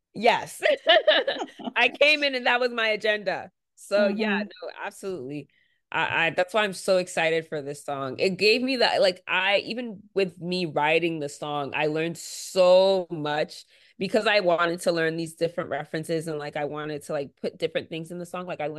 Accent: United Kingdom; also born or lived in United States; obviously, I'm Nigerian and I grew up in the UK and in different parts of America

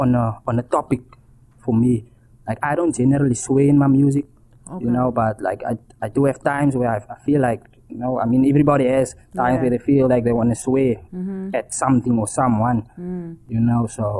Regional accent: Mitchell's Plain, Western Cape, South Africa; look, I come from Mitchell's Plain, Tafelsig

